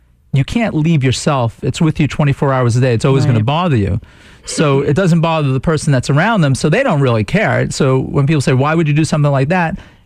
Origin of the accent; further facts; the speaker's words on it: New York, United States; I'm from New York, so I never know.